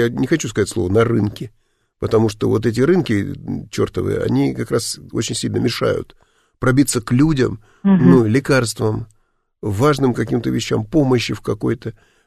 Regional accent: Belarus; Поэтому мы с Беларуси

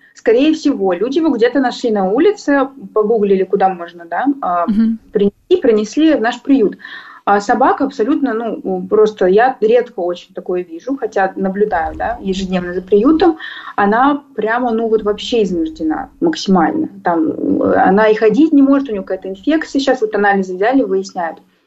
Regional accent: Kaluga, Kaluga Oblast, Russia; now in Moscow, Russia; это в Калуге, это мой родной город, я вот в Москву переехала, Калуга мой родной город

